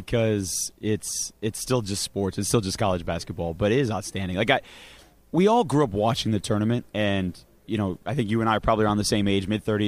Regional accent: Midwest, United States; Well, so I grew up in the Midwest, right?

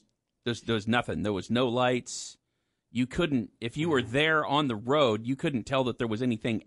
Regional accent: Clearwater, United States; they thought it was going to touch down maybe before it got to Clearwater, which is, of course, my hometown.

